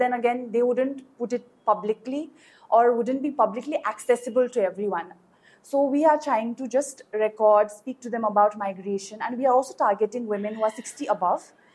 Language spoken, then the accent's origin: English; India; I grew up, I was born and raised in India